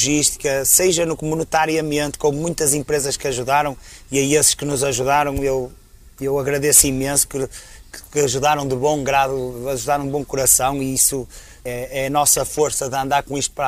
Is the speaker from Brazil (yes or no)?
no; Barcelos, Braga, Portugal; eu como barcelense sinto-me orgulhoso em criar este projeto